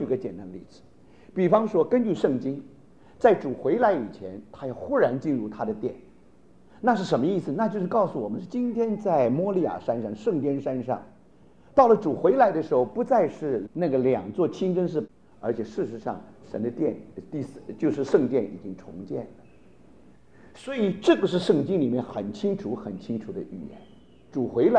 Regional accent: China; 我们中国人有一句话，就是山雨欲来风满楼

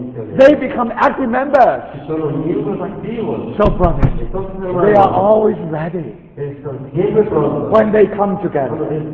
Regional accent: China; English is a second language; I came from China.

